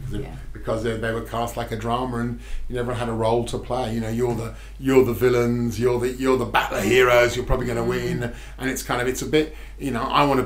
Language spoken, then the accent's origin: English; Melbourne, Victoria, Australia; We're all from Melbourne.